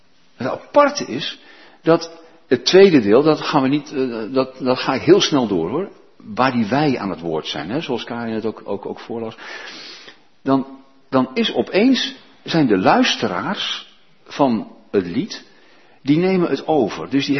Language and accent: Dutch; Almere, Flevoland, Netherlands; Wij gewoon als West-Europeanen, als Nederlanders, als Almeerders, daar willen we niet meer op reageren.